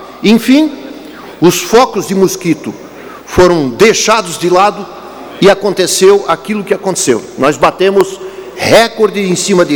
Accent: Santa Catarina, Brazil; um problema que aconteceu, que nos envergonhou como catarinenses em 2014

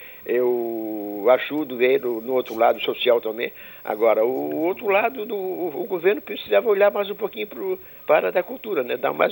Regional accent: Brazil; Eu sou brasileiro, adoro o meu país.

